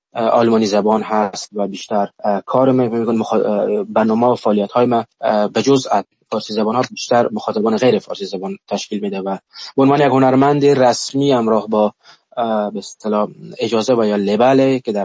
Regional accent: Afghanistan; born there; در جغرافیای به نام افغانستان متولد شدم که الان 40 ساله در کشور جنگ هست. در جنگ کودکی کردم، در مهاجرت، در فقر، در جنگ نوجوان شدم، در جنگ جوان شدم و در جنگ زندگی کردم

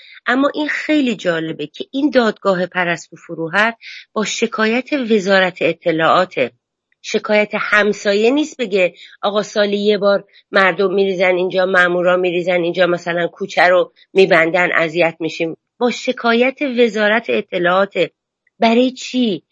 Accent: Iran; moved away; در تمام مدتی که من از ایران اومدم بیرون

